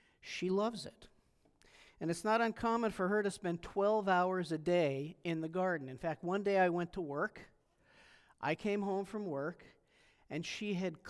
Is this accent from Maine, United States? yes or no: no; California, United States; I grew up in Southern California.